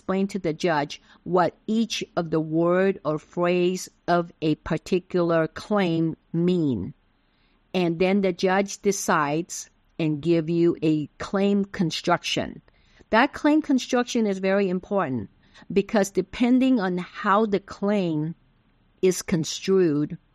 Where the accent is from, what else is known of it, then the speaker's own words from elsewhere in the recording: Taiwan; first language Taiwanese; English is a second language; also born or lived in Philippines; fortunate enough to live in the Philippines for a few years when I was a child. So I learned Tagalog. My native language is Taiwanese, which is Fukienese, or some people call it Hokkienese.